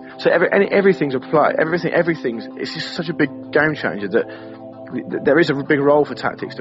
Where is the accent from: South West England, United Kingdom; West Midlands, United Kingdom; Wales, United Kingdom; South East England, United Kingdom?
South East England, United Kingdom; Portsmouth; now in London, United Kingdom; I'm from Portsmouth on the south coast of the UK, and I live in London.